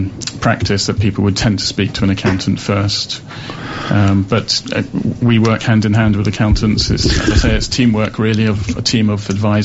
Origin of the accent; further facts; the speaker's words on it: Sheerness, South East England, United Kingdom; It's a small world, actually, because I was born in Sheerness, and that's how you started.